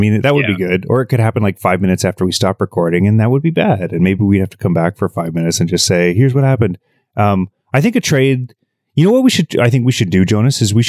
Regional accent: Kamloops, British Columbia, Canada; my love of hockey started in my hometown in Kamloops. We were season ticket holders there, and I used to go to every single game.

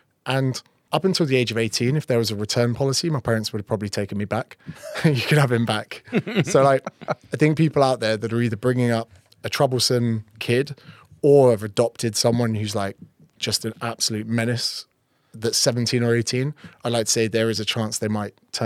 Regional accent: Ireland; born there; So I was born with the name … so I'm adopted from Ireland.

